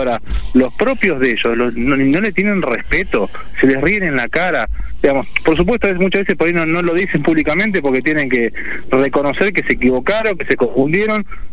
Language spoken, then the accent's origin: Spanish; Ascensión, Buenos Aires Province, Argentina; yo soy de Ascensión, un pueblo chiquito de 5.000 habitantes al noroeste de la provincia de Buenos Aires, partido de Arenales. Para los que no se ubican, digamos, es, estoy de la ciudad de Junín a 50 kilómetros.